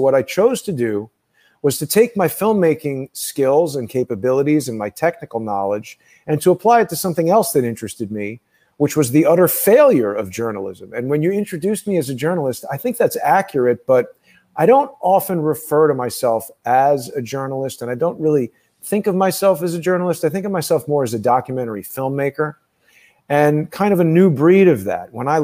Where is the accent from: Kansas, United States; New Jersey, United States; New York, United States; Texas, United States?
New York, United States; New York City; And maybe that's from growing up in New York, where this is a big city with a lot of people around.